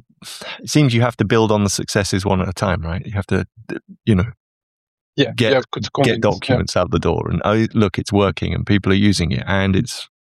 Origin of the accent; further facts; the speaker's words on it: United Kingdom; I'm obviously from Britain originally, and the opposite approach was always taken.